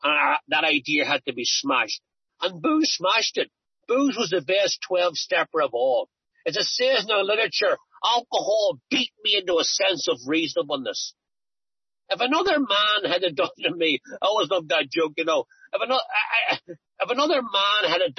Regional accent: Belfast, Northern Ireland, United Kingdom; I'm from Belfast in Northern Ireland, and I grew up there during the Troubles.

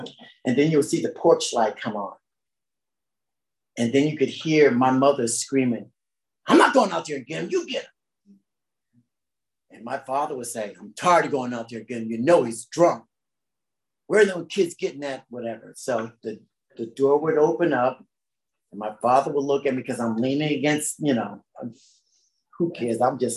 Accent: Connecticut, United States; I was born in Connecticut, a very small community as far as where I grew up in.

